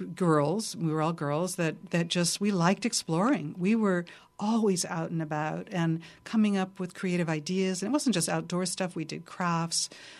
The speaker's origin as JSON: {"language": "English", "town": "Santa Barbara", "region": "California", "country": "United States", "tie": "born or raised there", "said": "growing up in Santa Barbara. And I have some girlfriends that I grew up with."}